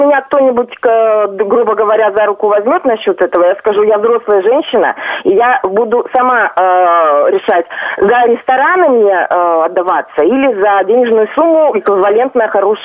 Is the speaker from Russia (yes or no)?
yes; Moscow, Russia; я вообще сама москвичка